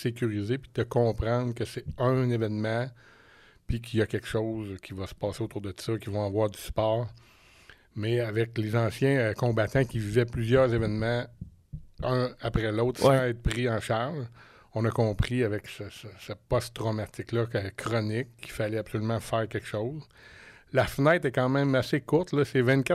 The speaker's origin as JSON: {"language": "French", "town": "Black Lake", "region": "Quebec", "country": "Canada", "tie": "born or raised there", "said": "Je suis natif de Black Lake, Thetford Mine."}